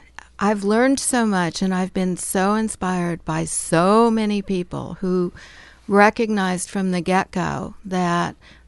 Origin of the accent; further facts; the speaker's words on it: Colorado, United States; now in Astoria, United States; I grew up in Colorado, where the green is much paler and there's much less water than here, and moved to Astoria in 1996